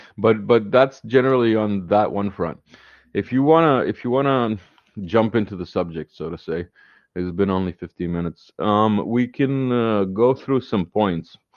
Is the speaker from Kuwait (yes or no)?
yes; Kuwait; I grew up in Kuwait for a while, and that gives me kind of an interesting perspective on the Kuwait issue.